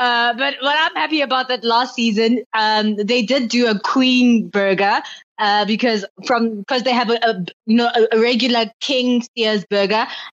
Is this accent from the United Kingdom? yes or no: no; South Africa; I'm South African